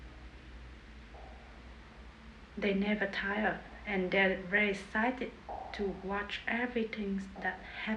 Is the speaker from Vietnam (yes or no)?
yes; Vietnam; English is a second language; now in London, United Kingdom; I'm from Vietnam. I came to the UK alone and live in London more than 10 years.